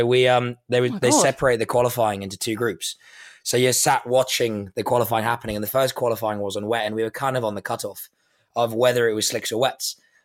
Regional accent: South Africa; Well, of course, I'm South African. I'm going to choose Cape Town, aren't I?

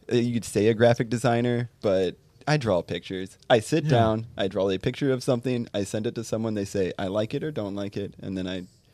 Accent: Indiana, United States; I'm from Indiana.

